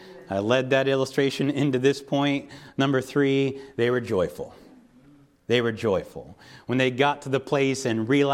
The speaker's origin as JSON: {"language": "English", "region": "Pennsylvania", "country": "United States", "tie": "born or raised there", "said": "but I'm a Pittsburgh Steelers fan because I grew up near Pittsburgh, all right?"}